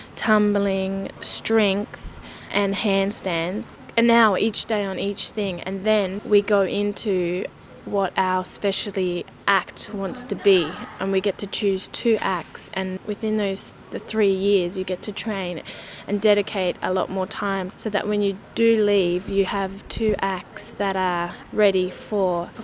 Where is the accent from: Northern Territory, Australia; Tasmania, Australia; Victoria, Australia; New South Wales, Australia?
Northern Territory, Australia; Darwin; Well, I auditioned in Darwin. I'm originally from Darwin.